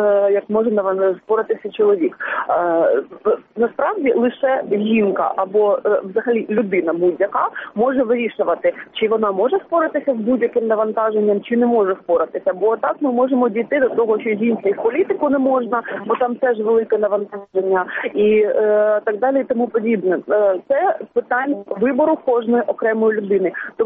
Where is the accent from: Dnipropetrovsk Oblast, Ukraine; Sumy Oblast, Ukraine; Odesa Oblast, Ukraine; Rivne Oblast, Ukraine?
Dnipropetrovsk Oblast, Ukraine; Dnipro; я сама з Дніпропетровська